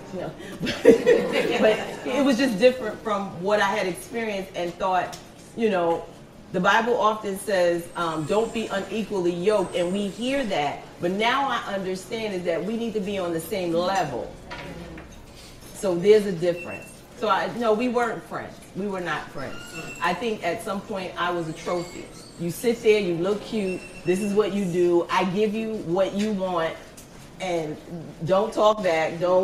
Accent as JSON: {"language": "English", "town": "New York City", "region": "New York", "country": "United States", "tie": "born or raised there", "said": "I grew up in Harlem, so I know the drug dealing side."}